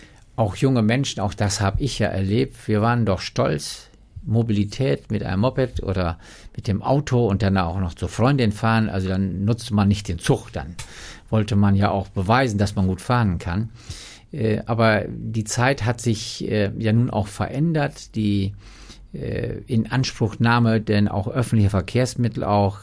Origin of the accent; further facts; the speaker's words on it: Neuenhaus, Lower Saxony, Germany; Als Kind und Jugendlicher bin ich aufgewachsen in Nährlage